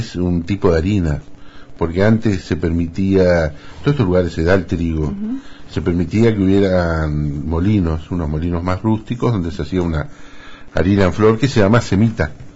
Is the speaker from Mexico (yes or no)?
no; Chos Malal, Neuquén, Argentina; En realidad soy patagónico, de familia ligada a Mendoza